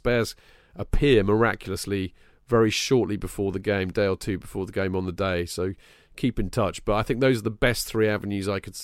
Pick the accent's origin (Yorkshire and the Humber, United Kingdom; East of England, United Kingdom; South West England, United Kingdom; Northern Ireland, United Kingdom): South West England, United Kingdom; Torquay; as well as nipping down to Torquay, my hometown, to see my sisters.